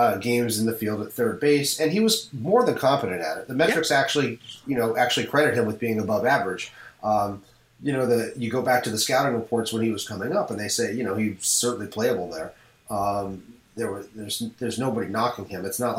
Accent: Seattle, Washington, United States; born there; I was born in Seattle. I have family on both sides in Seattle.

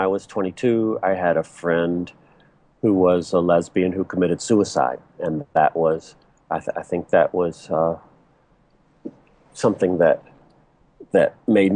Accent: Virginia, United States; moved away as an adult; I grew up in a small town in Virginia, so that's different from growing up in Los Angeles or something like that.

